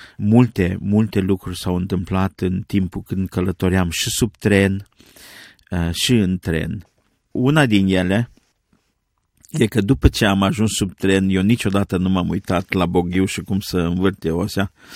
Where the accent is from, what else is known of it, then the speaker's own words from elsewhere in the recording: Covăsânț, Arad County, Romania; born there; Eu am fost născut la Covăsâns, județul Arad